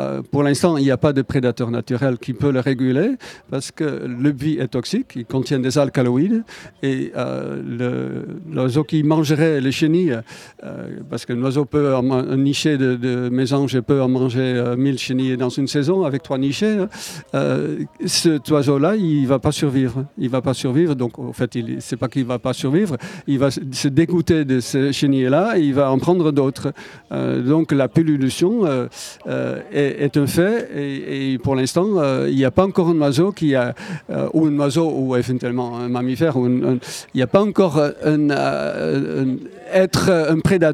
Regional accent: Netherlands; Bon, moi, je suis des Pays-Bas où j'ai toujours vu nicher autour de moi les huîtres épis

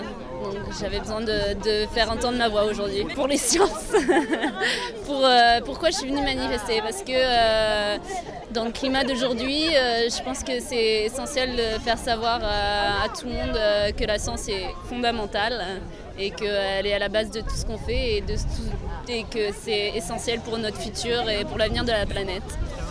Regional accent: France; also born or lived in England; je suis venue en France, enfin, je viens de France, j'ai étudié en Angleterre.

